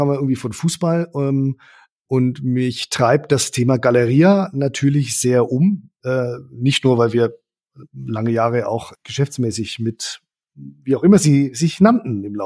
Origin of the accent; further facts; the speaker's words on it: Bavaria, Germany; also ich bin ja nicht gebürtiger Nürnberger, aber ich komme aus der Region